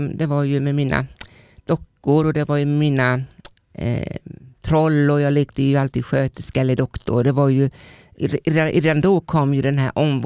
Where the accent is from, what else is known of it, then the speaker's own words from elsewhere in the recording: Jönköping County, Sweden; Jag kommer från Småland och jag är uppvuxen med min pappa och mamma.